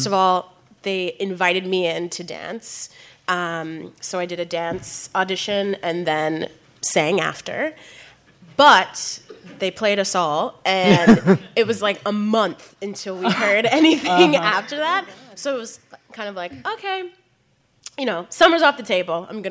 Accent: Baltimore, Maryland, United States; to see so many people from where I'm from Baltimore

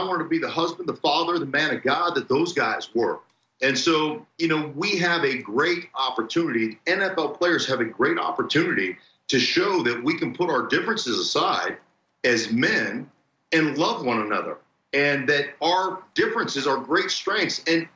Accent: Alaska, United States; You know, as a kid growing up in Alaska, the guys I aspired to be were the Pittsburgh Steelers.

